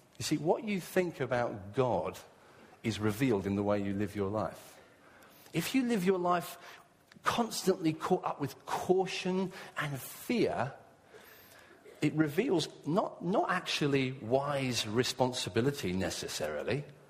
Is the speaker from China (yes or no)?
no; England, United Kingdom; When I was a young boy growing up in England